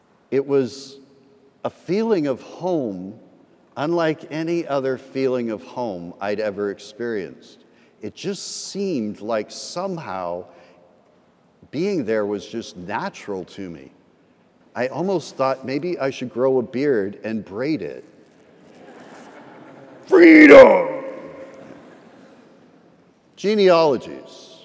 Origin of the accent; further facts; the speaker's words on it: Canada; born there; Now, you all know I'm Canadian, right? By birth.